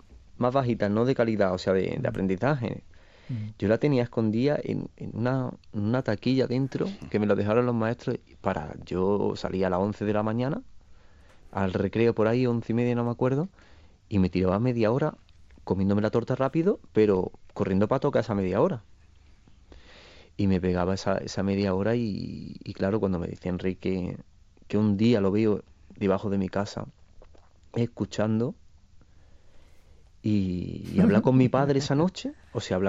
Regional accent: Granada, Andalusia, Spain; las personas de mi tierra, de Granada y todo eso

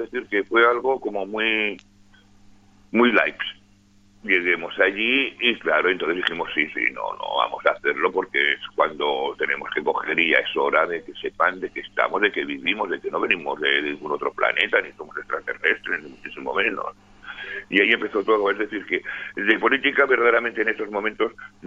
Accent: Logroño, La Rioja, Spain; born there; nací en Logroño porque fue un momento que fue mi madre a visitar a mis padres, a mis abuelos, y en la cuadra, además, nací como el niño Jesús.

